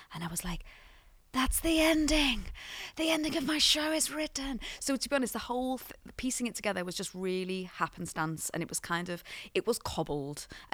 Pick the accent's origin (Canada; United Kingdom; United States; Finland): United Kingdom; Liverpool, North West England; now in Scotland; I'm a Scouser, and Scousers, and I lived in Glasgow